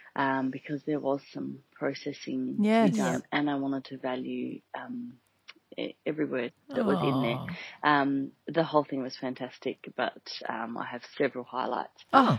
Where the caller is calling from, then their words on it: Singapore; I'm calling from Singapore.